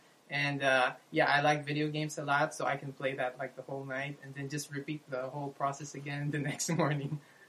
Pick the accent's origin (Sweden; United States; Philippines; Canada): Philippines; English is a second language; from the Philippines.